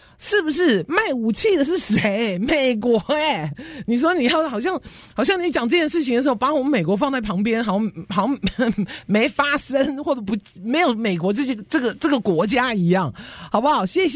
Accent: China; born there; 有些时候我在中国出生

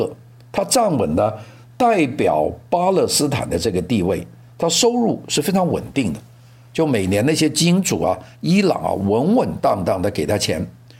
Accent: Guangdong, China; 这个我们广东人叫烂仔啊

